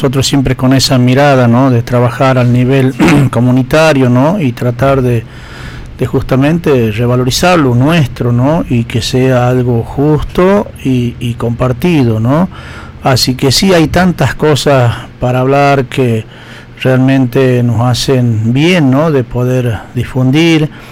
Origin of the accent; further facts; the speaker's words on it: Amaicha del Valle, Tucumán, Argentina; De solo hecho de decir somos de Amaicha y ya tenemos una mirada distinta.